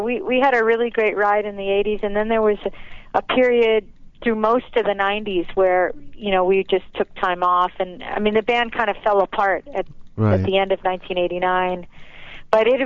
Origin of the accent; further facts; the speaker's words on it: Los Angeles, California, United States; Yes. I did. I grew up in L.A., and I love L.A.